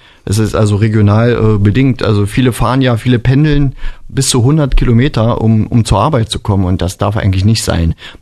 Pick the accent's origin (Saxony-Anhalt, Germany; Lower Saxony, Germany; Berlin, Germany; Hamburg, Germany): Saxony-Anhalt, Germany; Wernigerode; Ja, ich sehe es ja, ich komme ja aus Wernigerode, ich sehe es ja, wie es dort läuft.